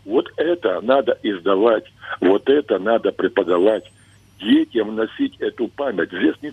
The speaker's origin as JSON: {"language": "Ukrainian", "town": "Zhytomyr", "region": "Zhytomyr Oblast", "country": "Ukraine", "said": "Я житомирянин"}